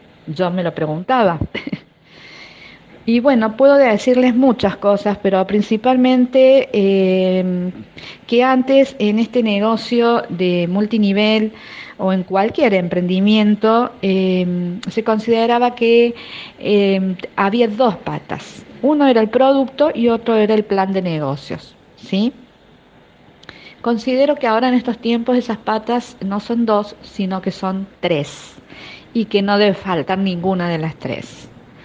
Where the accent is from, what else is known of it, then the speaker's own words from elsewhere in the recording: Córdoba, Argentina; soy de Córdoba Capital, Argentina